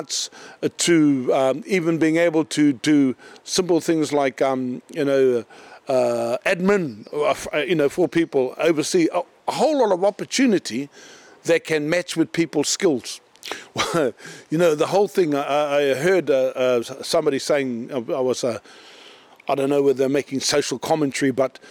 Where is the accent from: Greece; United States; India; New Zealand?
New Zealand; Moerewa; I come from Moirua, you know, we've been in the past just that rural community with all the rural economics around farming, you know, freezing works, all that sort of stuff.